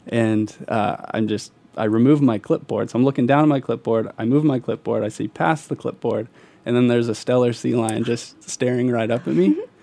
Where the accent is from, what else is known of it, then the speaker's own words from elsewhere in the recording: California, United States; Yeah, so I grew up in California, so I grew up with these, I think I took it for granted back then, but the beautiful giant kelp forests